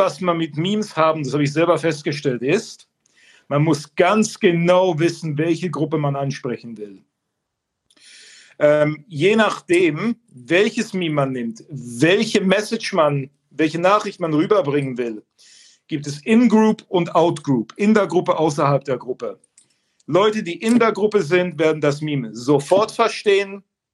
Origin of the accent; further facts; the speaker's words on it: Switzerland; Ich komme aus der Schweiz. Ich hoffe mal, mein Hochdeutsch ist gut genug. Mein Deutschlehrer kam aus Hannover, hat mir dann den Akzent ziemlich schnell ausgetrieben.